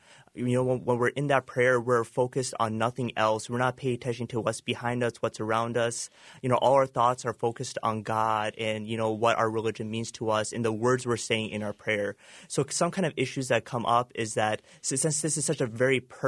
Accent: United States; I was born and raised here in America. I consider this my home.

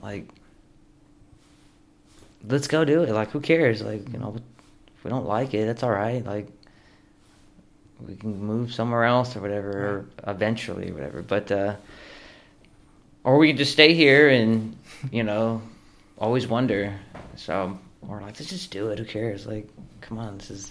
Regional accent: California, United States; I'm from California playing country music.

